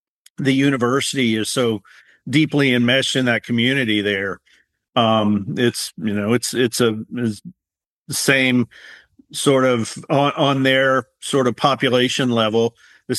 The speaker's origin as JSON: {"language": "English", "town": "Kingsport", "region": "Tennessee", "country": "United States", "tie": "born or raised there", "said": "it's way closer to my home that I grew up in Kingsport, Tennessee, than it is to Roanoke."}